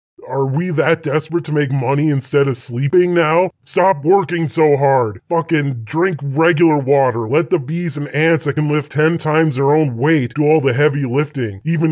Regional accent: United States; And I'm an American.

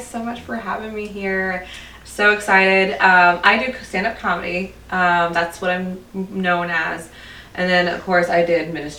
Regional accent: Seattle, Washington, United States; now in Texas, United States; No, I'm actually from Seattle, Washington.

